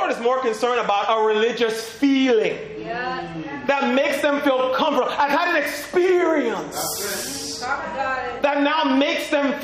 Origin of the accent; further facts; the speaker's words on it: New York City, New York, United States; born there; I was born in New York, just to help you understand. I was born in New York.